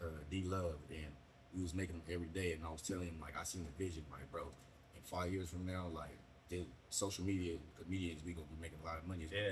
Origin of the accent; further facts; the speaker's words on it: Fresno, California, United States; But growing up in West Fresno, it builds character. I wouldn't be myself, I wouldn't be who I am today if it wasn't for West Fresno.